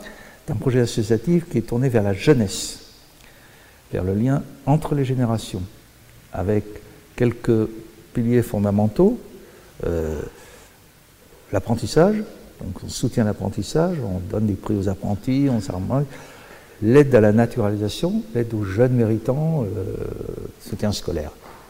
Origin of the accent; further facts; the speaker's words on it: Southwest France, France; Vous savez, moi je suis du Sud-Ouest